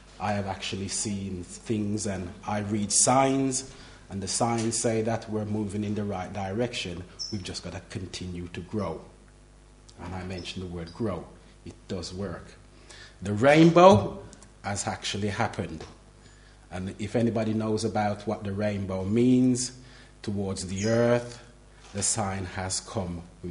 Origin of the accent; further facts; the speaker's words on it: Birmingham, West Midlands, United Kingdom; I'm from Birmingham.